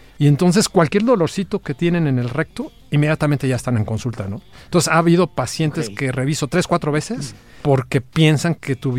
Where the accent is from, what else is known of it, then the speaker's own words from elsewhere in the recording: Mexico; como buenos mexicanos, que a lo mejor en algún principio no estamos satisfechos del diagnóstico